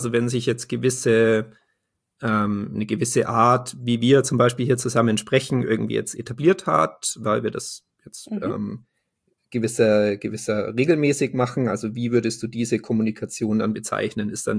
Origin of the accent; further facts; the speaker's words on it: Munich, Bavaria, Germany; ich bin ja aus München